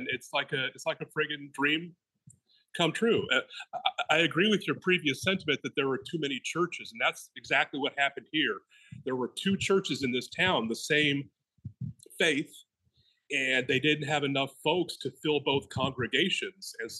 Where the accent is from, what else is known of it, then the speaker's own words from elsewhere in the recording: Denver, Colorado, United States; moved away as an adult; also born or lived in Chicago; now in Illinois, United States; I grew up in Colorado. Denver mostly. I moved to Chicago, about 30 years ago, moved back to Denver 20 years ago, and now I'm back in Illinois